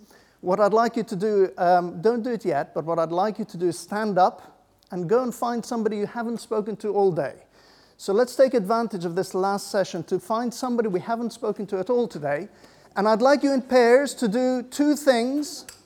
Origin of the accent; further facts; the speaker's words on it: Belgium; I need to let you know I'm from Belgium.